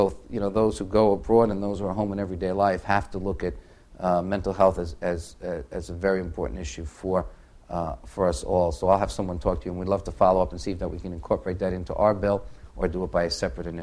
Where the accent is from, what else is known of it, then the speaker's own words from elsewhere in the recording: New York City, New York, United States; But even I come from New York City, where we had the horror of 9/11.